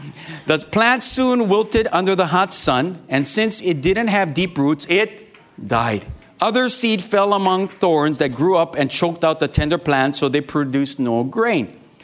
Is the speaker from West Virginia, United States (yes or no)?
no; Waipahu, Hawaii, United States; I'm from Waipahu, so, you know, Hawaiian and Filipino.